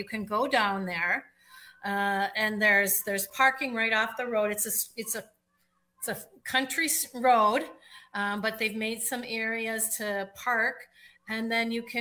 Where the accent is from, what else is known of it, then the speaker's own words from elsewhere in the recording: Minnesota, United States; like I grew up up in Stearns County, where the quarries are deep, deep, deep, deep, deep, where they cut all the granite out of it.